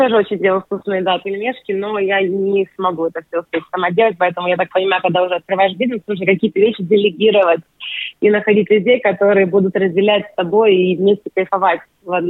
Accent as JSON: {"language": "Russian", "region": "Kamchatka Krai", "country": "Russia", "tie": "born or raised there", "also_born_or_lived": "Novosibirsk", "moved": "as an adult", "said": "Да, я родилась на Камчатке, мои родители военные. Мы переехали спустя 13 лет в Новосибирск, потому что оттуда родом вся наша родня."}